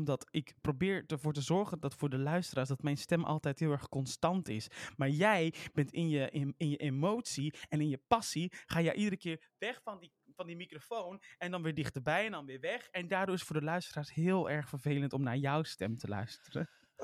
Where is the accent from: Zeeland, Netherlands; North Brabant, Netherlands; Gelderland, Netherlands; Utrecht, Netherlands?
North Brabant, Netherlands; Maar wij komen uit Brabant en wij zeggen puzzel.